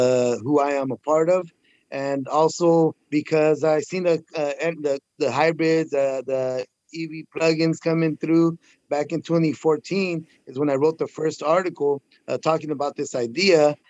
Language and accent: English; Huron, California, United States; while I am the mayor of the city of Huron, my hometown, where my father arrived in 1951 as an orphan from Michoacan, undocumented farm worker